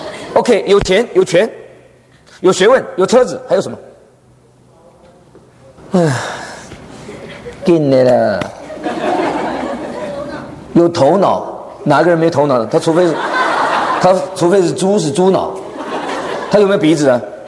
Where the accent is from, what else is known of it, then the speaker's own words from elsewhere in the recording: Taiwan; 我从台湾来的